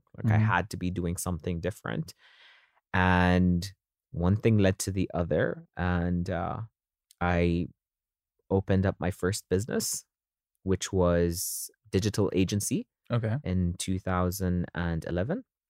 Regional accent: Dubai, United Arab Emirates; also born or lived in United Kingdom; So born and raised in Dubai.

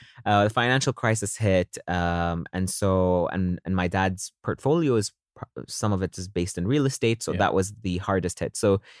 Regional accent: Dubai, United Arab Emirates; also born or lived in United Kingdom; So born and raised in Dubai.

